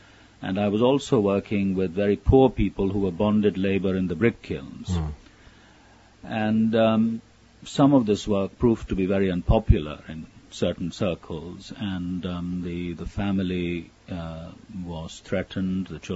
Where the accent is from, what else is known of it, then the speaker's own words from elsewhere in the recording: Pakistan; is Muslim very largely, but I grew up in Pakistan, and I came to faith really through the work of a university chaplain.